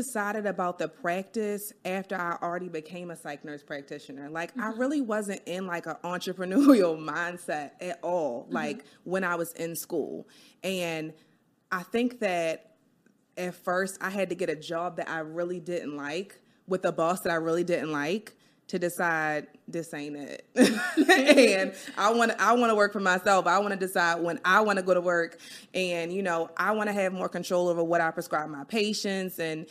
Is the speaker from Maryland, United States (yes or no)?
yes; Baltimore, Maryland, United States; I'm from Baltimore born and raised, and that's pretty much me.